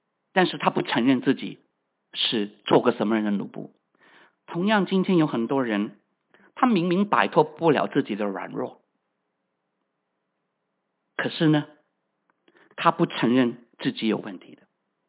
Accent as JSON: {"language": "Chinese", "country": "China", "said": "所以啊，我们中国人啊拼命啊搬来搬去啊"}